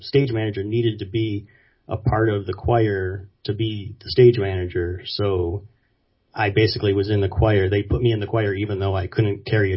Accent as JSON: {"language": "English", "town": "Flint", "region": "Michigan", "country": "United States", "tie": "born or raised there", "said": "Born and raised in Flint, Michigan."}